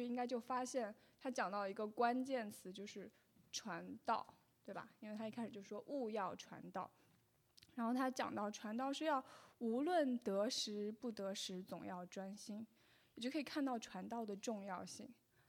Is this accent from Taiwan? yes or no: no; China; 所以连我们中国人古人都知道这个道理哈